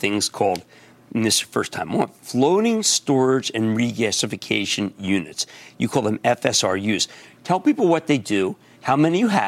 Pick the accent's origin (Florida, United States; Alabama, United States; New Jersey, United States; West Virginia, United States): New Jersey, United States; Let's go to Stuart in my home state of New Jersey.